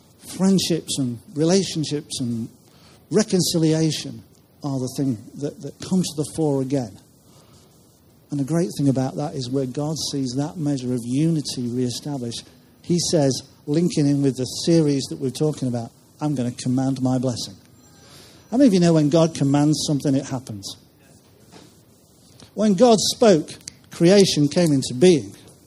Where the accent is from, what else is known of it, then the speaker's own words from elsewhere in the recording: Grimsby, Yorkshire and the Humber, United Kingdom; also born or lived in Cheshire; "Lord, if I'm to go back to my hometown area," this is where I was brought up. I was living in Cheshire at the time. "Lord, what is it that you want me to be involved with?" And there were a number of things, but one of them was this: to see increased unity across the body of Christ in Grimsby, Cleethorpes